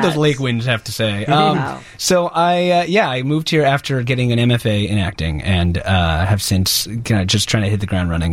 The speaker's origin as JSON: {"language": "English", "region": "California", "country": "United States", "tie": "born or raised there", "said": "I grew up in the East Bay of California."}